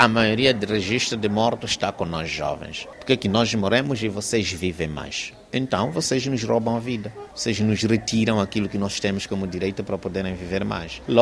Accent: Mozambique; estamos neste país, como moçambicanos

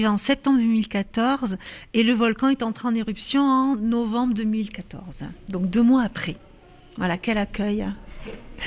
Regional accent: Nouvelle-Aquitaine, France; Ben non, je suis française, j'arrive du Lot-et-Garonne, donc...

